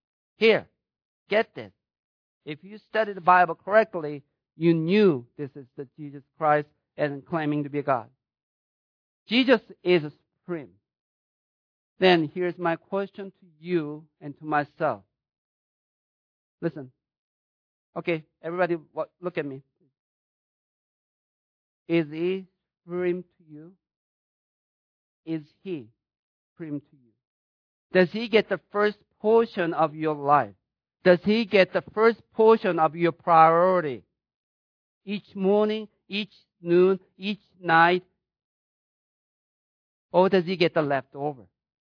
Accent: United States; You see, the American, as an American, as a Gentile, we don't get

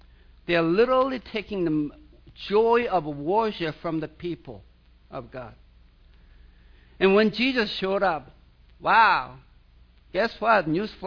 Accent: Seoul, South Korea; While I was growing up in Seoul, South Korea, almost half century ago, that sounds awful, but it is

